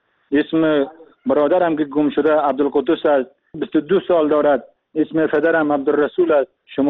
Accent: Afghanistan; now in Turkey; من از افغانستان اومدم به ترکیه.

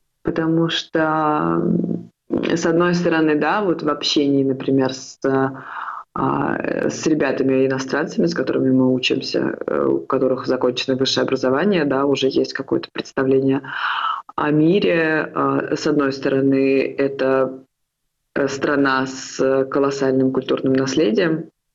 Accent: Russia; now in Israel; Мы уехали из России не так давно, мы здесь находимся меньше полугода, сейчас 5 месяцев.

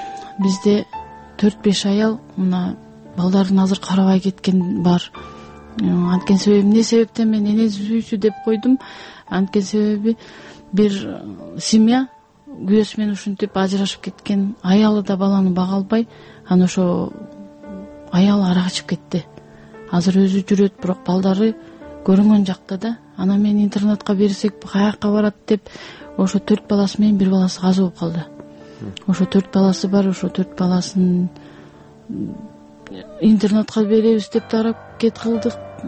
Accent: Naryn, Naryn Region, Kyrgyzstan; мен азыр Нарындан, өзүм Нарындыкмын

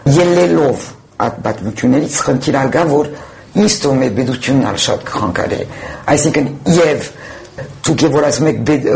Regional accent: France; ես ֆրանսահայ եմ

